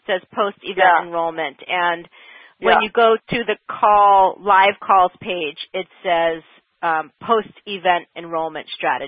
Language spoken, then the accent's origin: English; New Jersey, United States; I'm from New Jersey, so I'll blame it on that, too.